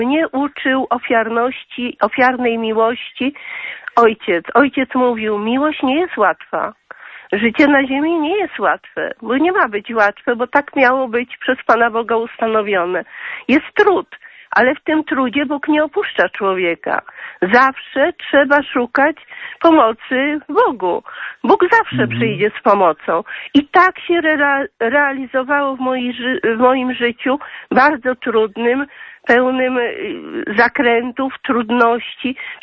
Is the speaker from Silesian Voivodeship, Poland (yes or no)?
no; Warsaw, Masovian Voivodeship, Poland; pielęgniarką z Warszawy.